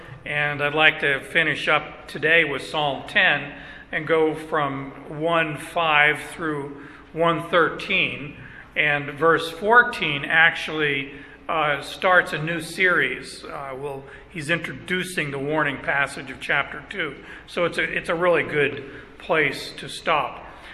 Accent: Arizona, United States; I grew up in Arizona. I saw it snow one time.

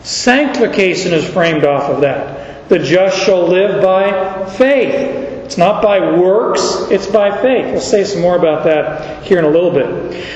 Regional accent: Canada; but I'm Canadian

